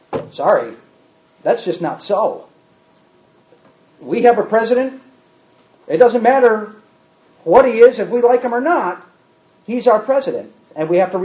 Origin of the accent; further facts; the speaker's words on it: New York, United States; Because when he hears I'm from New York, you know what he thinks.